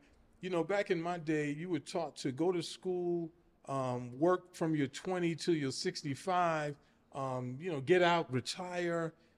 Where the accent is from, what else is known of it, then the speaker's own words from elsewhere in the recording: Brooklyn, New York, United States; born and bred in Brooklyn, man. 62 years at this point. Kids, grandkids, went to school all through Brooklyn, did politics, family, community. You know, I'm Brooklyn all day.